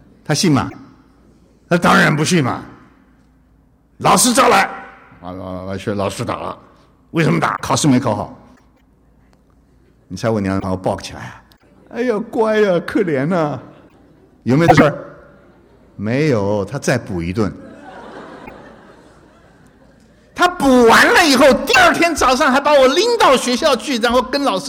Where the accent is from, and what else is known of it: China